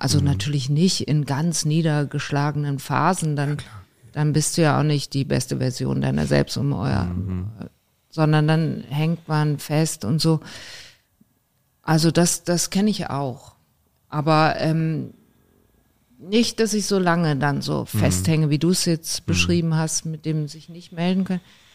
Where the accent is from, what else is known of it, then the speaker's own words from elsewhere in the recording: Cologne, North Rhine-Westphalia, Germany; ich komme ja aus Köln